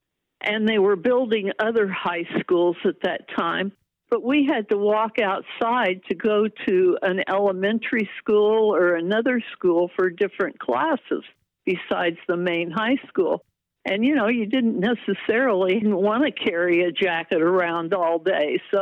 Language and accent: English; Kansas City, United States; also born or lived in South Dakota; So I grew up in Kansas City. We moved quite a bit. At one time when I was probably kindergarten, well, I know I was kindergarten age, we moved to South Dakota